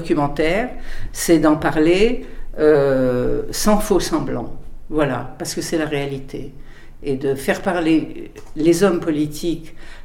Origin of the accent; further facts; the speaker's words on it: Morocco; Je considérais que je faisais ma part en tant que Marocaine